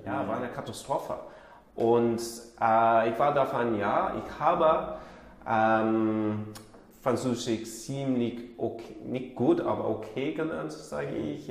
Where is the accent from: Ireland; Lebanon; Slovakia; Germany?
Ireland; German is a second language; ich bin in Irland geboren und aufgewachsen.